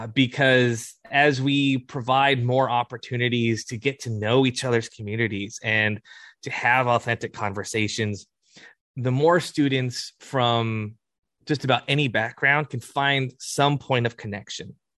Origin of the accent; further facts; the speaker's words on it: California, United States; I am Wukchumni and I am an American.